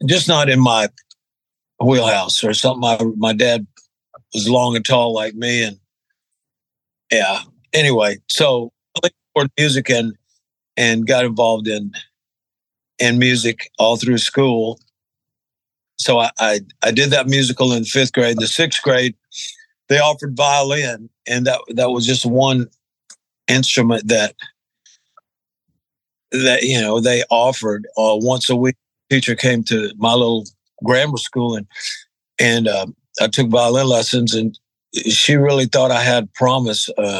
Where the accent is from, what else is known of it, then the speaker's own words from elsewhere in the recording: Mobile, Alabama, United States; moved away as an adult; also born or lived in Birmingham; Actually, I was born in Birmingham, which is a larger town. And I guess I was about two years old. When we moved to Mobile on the coast, as far down as you can travel on I-65 down south. And that's where I grew up till I was 21